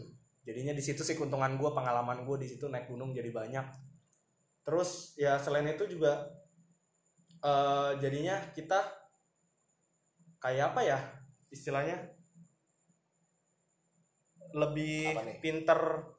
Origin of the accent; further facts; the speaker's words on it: Jakarta, Indonesia; Dan akhirnya gue kayak kerja di kantor gue orang Jakarta